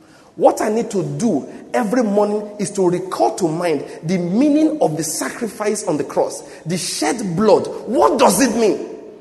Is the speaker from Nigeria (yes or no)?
yes; Nigeria; When I was born in Nigeria, then when I was young, when I was in secondary school, people used to say I look like a Ghanaian. I know what that means. It means I'm very fair.